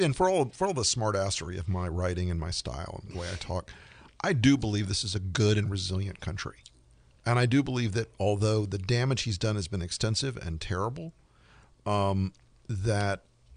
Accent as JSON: {"language": "English", "country": "United States", "said": "As a Republican, I'm disgusted. As a conservative, I'm repulsed. As an American, I'm just exhausted."}